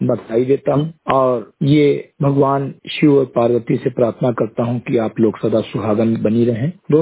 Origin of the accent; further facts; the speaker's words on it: Bahraich, Uttar Pradesh, India; ग्राम सभा सिमरी घटई, विकास खंड मेनपुरा, जनपद बहराइच का मूल निवासी हूं